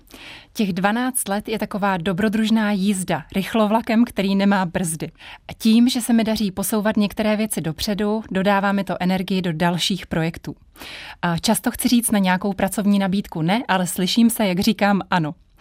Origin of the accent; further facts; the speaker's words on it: Jablonec nad Nisou, Liberec Region, Czechia; nevěděl nebo podcenil to, že jsem dívka z Jablonce, z hor, že tedy běhám po horách